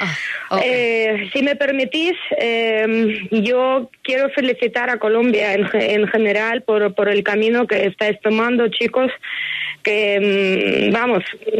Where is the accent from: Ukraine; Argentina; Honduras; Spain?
Ukraine; Mariupol, Donetsk Oblast; Spanish is a second language; incluida Mariupol, mi ciudad natal, que se mantenía dentro de la soberanía ucraniana